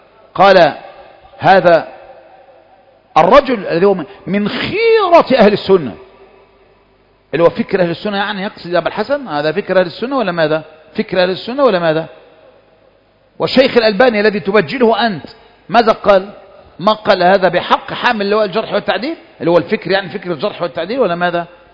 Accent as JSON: {"language": "Arabic", "region": "Kafr El Sheikh Governorate", "country": "Egypt", "said": "أنت مصري وإحنا جيران كمان، أنت من الدقالية وإحنا من كفر الشيخ."}